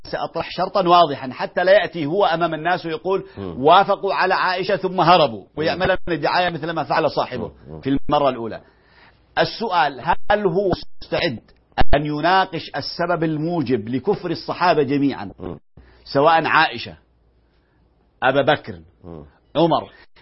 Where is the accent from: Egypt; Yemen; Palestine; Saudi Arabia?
Yemen; عندنا في اليمن